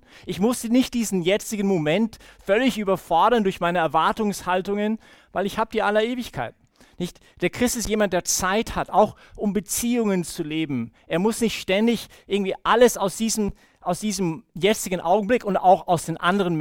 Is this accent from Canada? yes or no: yes; Canada; das war auch ein sehr schönes Geschenk für mich als Kanadier, endlich mal ein bisschen Winter zu erleben in Kalifornien.